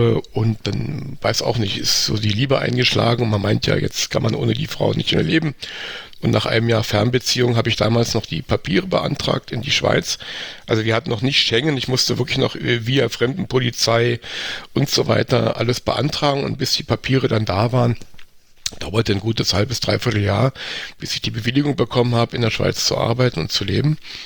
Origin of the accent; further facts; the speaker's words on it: Berlin, Germany; So der Koffer in Berlin, ja, was verbindet mich noch mit meiner Heimat?